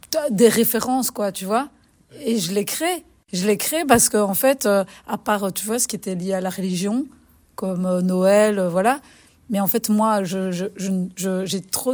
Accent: Wallonia, Belgium; Je suis blanche. Je suis belge. Voilà, je suis de la Wallonie

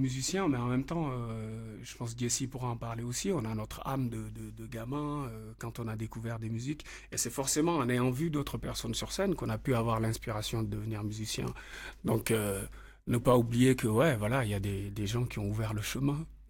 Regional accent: Dakar, Senegal; Moi, j'ai grandi à Dakar, au Sénégal, donc c'est l'Afrique de l'Ouest.

